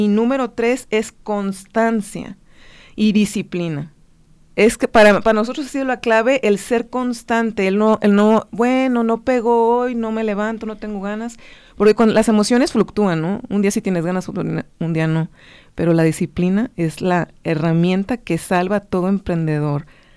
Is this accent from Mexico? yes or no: yes; Ciudad Guzmán, Jalisco, Mexico; ella vivía en Ciudad Guzmán, porque somos de Ciudad Guzmán, Jalisco.